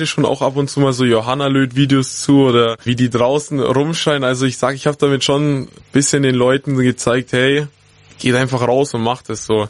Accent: Rothenburg, Bavaria, Germany; Rothenburg, das ist ja meine Heimatstadt

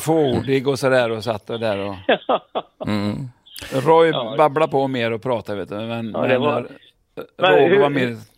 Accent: Mariestad, Västra Götaland County, Sweden; Jag är från Lyrsta, Mariestad.

